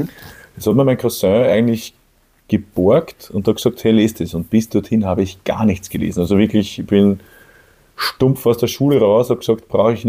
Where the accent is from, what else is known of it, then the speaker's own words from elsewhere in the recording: Lower Austria, Austria; ich komme aus Niederösterreich, genauer gesagt vom Bezirk Mistelbach.